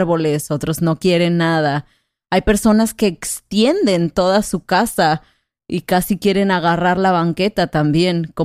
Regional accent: Mexico; yo me acuerdo, pues, creciendo en México, las banquetas nunca eran como parejas.

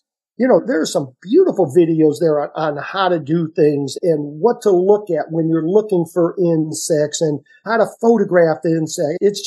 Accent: Ohio, United States; I grew up in Ohio, so I went to Kent State University, which had a really great master's program.

